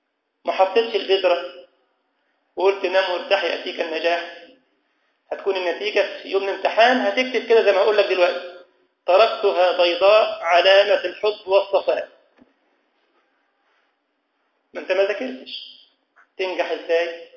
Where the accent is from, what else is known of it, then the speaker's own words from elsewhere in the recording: Egypt; عندنا في مصر طابور مش بيناموا على البلاط، مش لاقيين علاج.